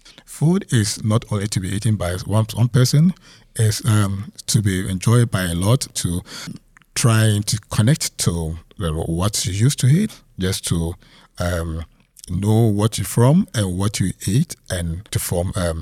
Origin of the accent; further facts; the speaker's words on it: Ghana; now in United States; Being an African, being a Ghanaian in the United States, I also have that kind of experience with me